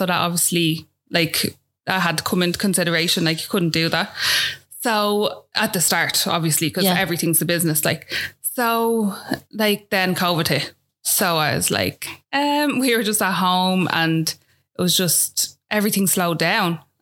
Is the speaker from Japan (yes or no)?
no; Rathfarnham, Leinster, Ireland; I'm from Nookgrove, Raffarnham.